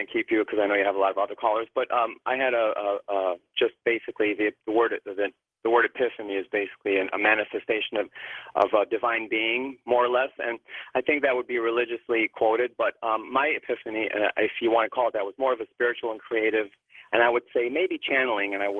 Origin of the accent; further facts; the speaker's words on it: United States; Here of course, I grew up in America, and I'm very blessed.